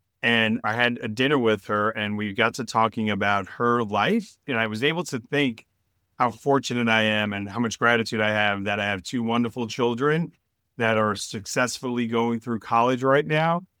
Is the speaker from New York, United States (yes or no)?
yes; Brooklyn, New York, United States; also born or lived in Italy; I am an immigrant. I was born in Italy. But I was raised in Brooklyn, so in a lot of ways, I'm very much a native New Yorker